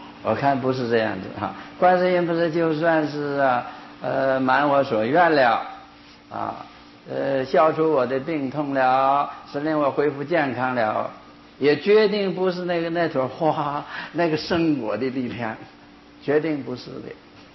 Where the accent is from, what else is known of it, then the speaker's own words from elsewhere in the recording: Northeast China, China; 我以前我是东北人啊，好像都没听说过地震